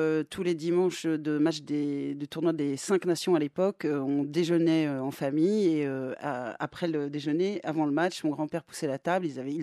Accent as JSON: {"language": "French", "country": "Switzerland", "said": "je suis suisse aussi."}